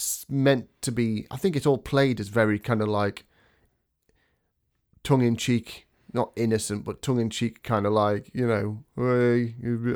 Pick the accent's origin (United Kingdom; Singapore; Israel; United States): United Kingdom; I mean, I'm British.